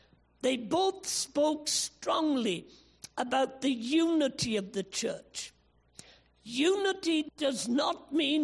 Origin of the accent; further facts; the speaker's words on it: Rhondda, Wales, United Kingdom; I am a North Walian and very proud of it. But I was brought up in the Rhondda, and I was saved through the Elim Church in Porth